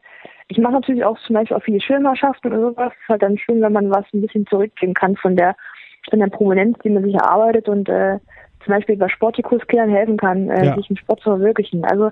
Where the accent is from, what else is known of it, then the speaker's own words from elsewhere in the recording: Thuringia, Germany; dass die Leute da sind und mitfiebern und einen noch als Thüringer Athletin sehen